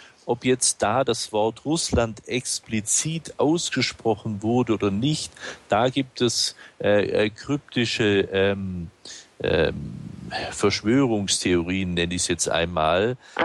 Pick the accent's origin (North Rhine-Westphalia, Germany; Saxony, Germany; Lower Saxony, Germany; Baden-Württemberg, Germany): Baden-Württemberg, Germany; Allmendingen; Sie wissen ja, dass ich aus Almendingen gebürtig bin.